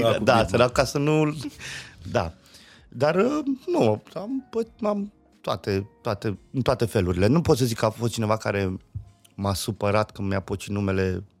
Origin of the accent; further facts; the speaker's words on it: Petroșani, Hunedoara County, Romania; m-am născut în Petroșani și în cartierul Aeroport, nefiind niciun avion acolo